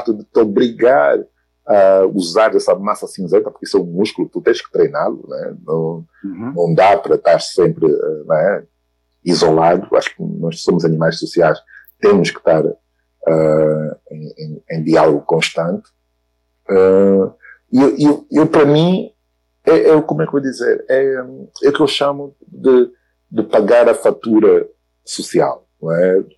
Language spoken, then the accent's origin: Portuguese; Angola; eu sou angolano